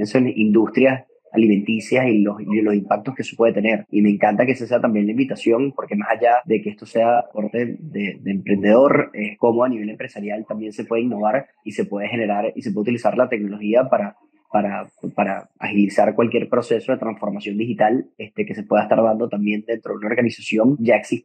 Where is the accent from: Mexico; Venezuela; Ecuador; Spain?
Venezuela; Y como venezolanos, si nos apalancamos a través de la tecnología, podemos solucionar muchísimo de los problemas que hoy en día tenemos como sociedad.